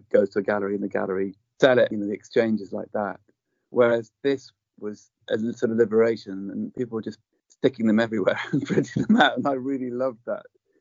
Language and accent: English; England, United Kingdom; And certainly as an English male, I've struggled to be weak and be open about the things that concern me.